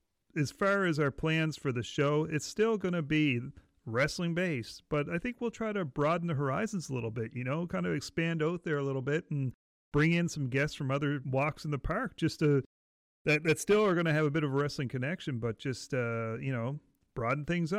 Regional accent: Canada; Oh, we're so Canadian.

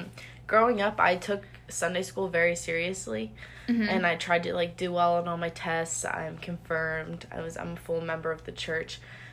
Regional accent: York, Pennsylvania, United States; York. It's like an hour and a half south of Philly.

